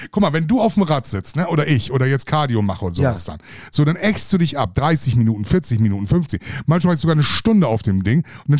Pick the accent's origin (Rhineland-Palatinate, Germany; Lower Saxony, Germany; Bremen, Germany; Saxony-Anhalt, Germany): Bremen, Germany; ich komme aus Bremen.